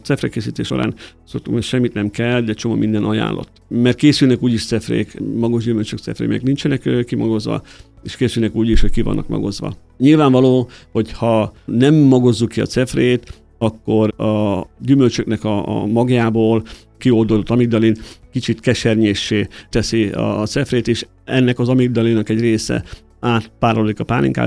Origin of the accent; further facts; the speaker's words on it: Gyulakeszi, Veszprém County, Hungary; én mondtam, hogy Gyulakesziben nőttem fel, ez a Csobánc hegytövében lévő kis falu, és az én szüleim, nagyszüleim gazdálkodó paraszt emberek voltak